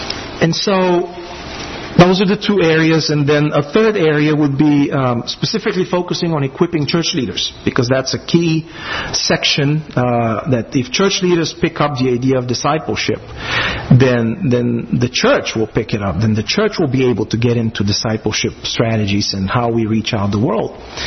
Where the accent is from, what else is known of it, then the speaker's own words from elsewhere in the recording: Southern Bulgaria, Bulgaria; But I'm a Southerner too. I come from Southern Bulgaria